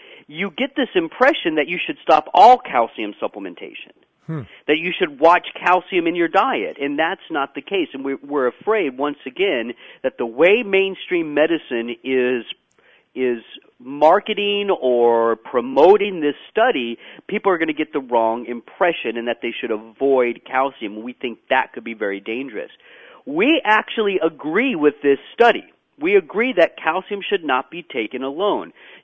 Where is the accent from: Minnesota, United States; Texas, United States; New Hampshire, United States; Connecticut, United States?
Texas, United States; I came to work here a little over 5 years ago, and I came from Texas